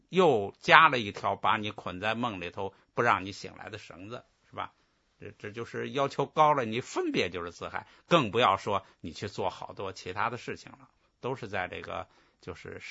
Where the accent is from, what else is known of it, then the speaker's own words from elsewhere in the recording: China; 我们现在这个众生，我们中国人吧，这个普遍的传统文化传统